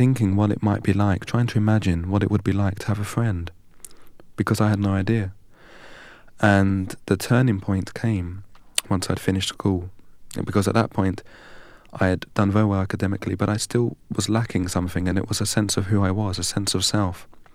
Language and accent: English; England, United Kingdom; bet aš nesu Lietuvis, I'm not Lithuanian. Anglios, I'm from England."